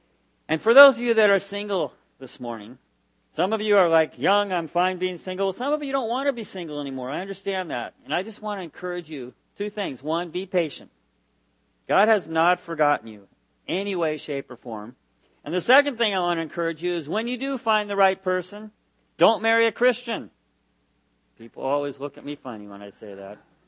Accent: Santa Barbara, California, United States; now in Rosarito, Mexico; We are from Santa Barbara, California, but we haven't actually lived there for 7 years. We've been the last 5.5 years in Baja California, Rosarito, Mexico

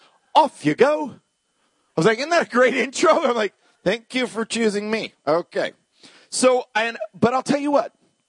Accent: Victoria, British Columbia, Canada; I'm from Victoria. So I've supported Canucks my whole life, but mostly soccer because I'm English.

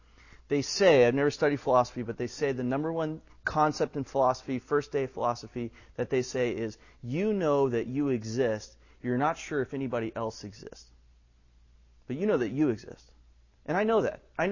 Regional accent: United States; maybe I'm a Christian because I grew up in America to parents that had been believers.

